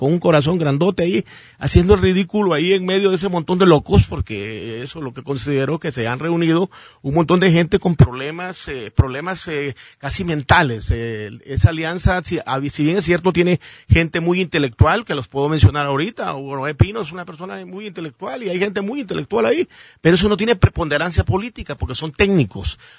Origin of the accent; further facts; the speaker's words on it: Intibucá, Honduras; born there; now in Tegucigalpa, Honduras; porque yo nací en Intibucá, pero yo les dije claramente, yo no vivo aquí. Yo vivo en Tegucigalpa